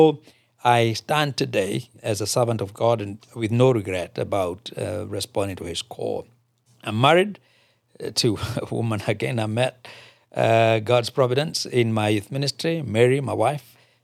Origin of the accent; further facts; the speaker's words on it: Kiangondu, Nyeri County, Kenya; I was born in Central Kenya, specifically in a place called Kiangondu, which is a village in Nyeri County. Grew up there, humble background. My father and mother are believers, so I'm the third generation believer within our family